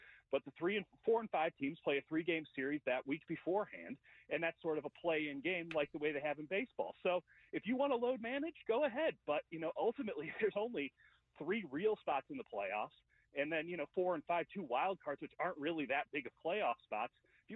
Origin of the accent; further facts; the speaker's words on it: Chicago, Illinois, United States; I was there. I grew up in Chicago.